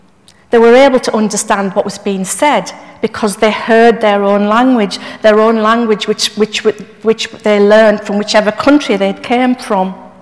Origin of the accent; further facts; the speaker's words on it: North West England, United Kingdom; as a northerner, we do get comments about our accents. I'm quite often asked if I'm a Geordie, which I'm not, born and bred in Cumbria.